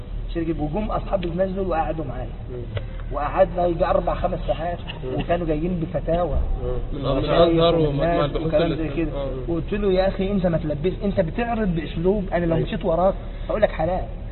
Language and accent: Arabic; Egypt